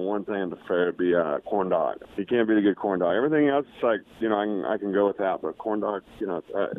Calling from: Utah, United States; I'm in, where am I? I'm in Utah. I made it out west, man. Now I just stay out here and enjoy the west way of life.

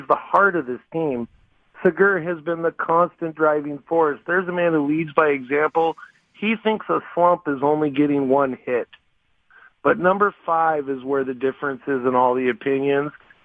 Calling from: Tacoma, Washington, United States; from Tacoma.

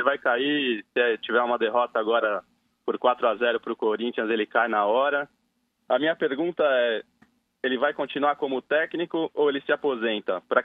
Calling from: Araçoiaba da Serra, São Paulo, Brazil; perto do quilômetro 112, acho que é Araçoiaba da Serra.

